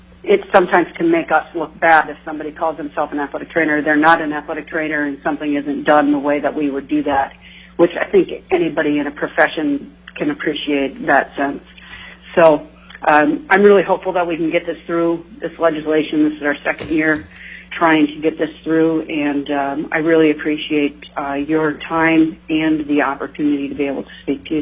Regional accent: Minnesota, United States; I came from Minnesota, where almost every state or every high school in the state has an athletic trainer, so I came from a different place and practiced as an athletic trainer there.

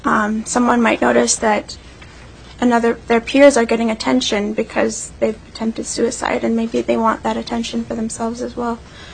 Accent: Pilot Station, Alaska, United States; also born or lived in White Mountain, Alaska; And I'm from Pilot Station, Alaska, and White Mountain, Alaska.

